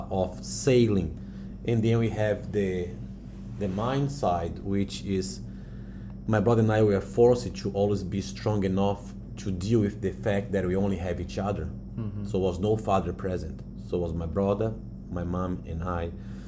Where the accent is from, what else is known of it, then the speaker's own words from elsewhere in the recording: Brazil; English is a second language; I was born in Brazil, I grew up in Brazil, and I've been raised by a single mother.